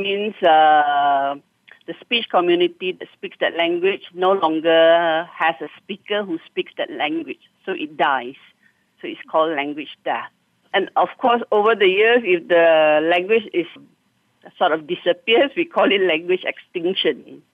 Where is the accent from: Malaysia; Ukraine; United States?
Malaysia; Alor Setar, Kedah; You know, I'm from Alostar, so we speak Penang Hokkien.